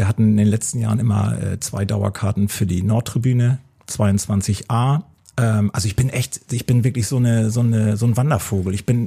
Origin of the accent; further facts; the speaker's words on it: Hamburg, Germany; Also wir haben tatsächlich, wir sind aus Hamburg